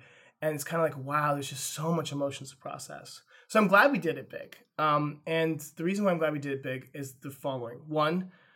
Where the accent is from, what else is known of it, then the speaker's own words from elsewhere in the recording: Windsor, California, United States; we passed Windsor, which is my hometown in Sonoma County.